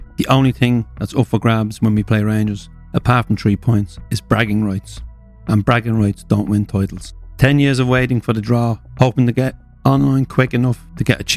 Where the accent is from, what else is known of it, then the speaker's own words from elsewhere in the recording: Ireland; in my home country, Ireland